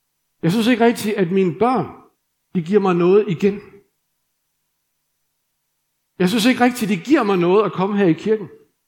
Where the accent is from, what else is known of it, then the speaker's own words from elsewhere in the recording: Jutland, Denmark; Og jeg må jo sige, at jeg er jyde.